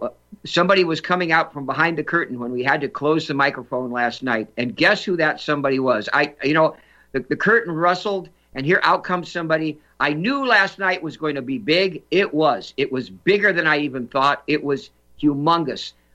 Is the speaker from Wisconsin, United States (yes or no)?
no; New York, United States; born there; just a few blocks away from the hospital where I was born in Manhattan.